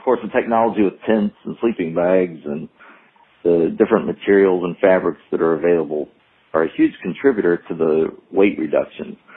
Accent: Ohio, United States; when I was a kid growing up, we grew up in Northeast Ohio

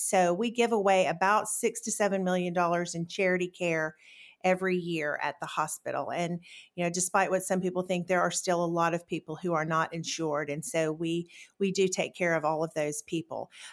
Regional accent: Decatur, Alabama, United States; also born or lived in Washington, D.C. / Atlanta; I was born and raised in Decatur, Alabama, graduated from Decatur High School, and then I went on to the University of Alabama.

